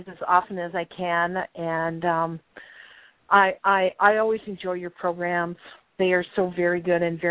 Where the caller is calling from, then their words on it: Granite Falls, Minnesota, United States; And I'm calling from Granite Falls, Minnesota.